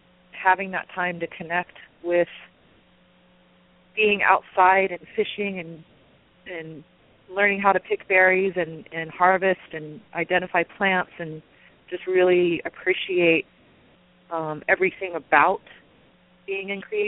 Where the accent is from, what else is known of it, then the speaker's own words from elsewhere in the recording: Los Angeles, California, United States; also born or lived in Missouri; On my mom's side, we're full blood. On my dad's side, he was half. And I grew up in Los Angeles, even though I was born in Missouri.